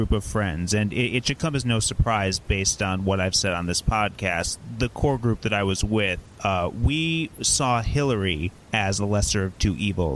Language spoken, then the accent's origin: English; United States; You're right. I am a dude. I am an American dude.